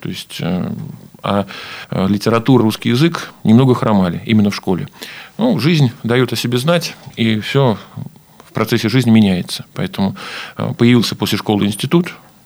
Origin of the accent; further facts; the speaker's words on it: Pushkinskiye Gory, Pskov Oblast, Russia; born there; Да, родился я в Пушкинских горах. бабушки, дедушки, прабабушки, прадедушки, родители все тоже родом из окрестных мест Пушкиногорья. Вот, родился я в 1974 году.